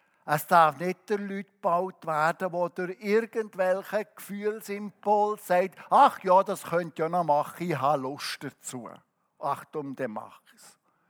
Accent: Switzerland; Abstimmen, wie wir ja als Schweizer so sehr verliebt sind, unser demokratisches Prinzip.

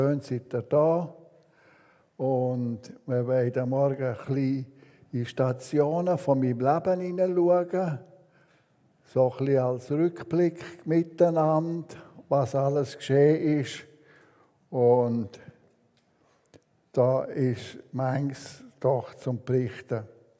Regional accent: Bern, Switzerland; Aufgewachsen bin ich im Emmental, an einem schönen Ort, wo man die Alpen gesehen hat und viel hügeliges Land im Emmental.

